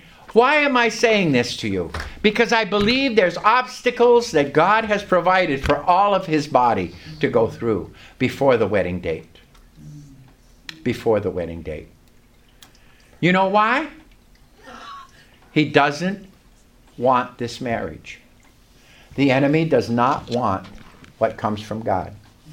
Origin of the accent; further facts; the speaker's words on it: Vermont, United States; I came from Vermont, and all my friends and relatives in Vermont